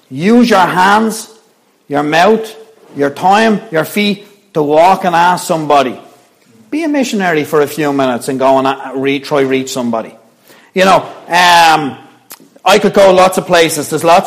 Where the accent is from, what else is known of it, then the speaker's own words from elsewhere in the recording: Ireland; I know we're Irish, but we're not going to start any trouble in the church today.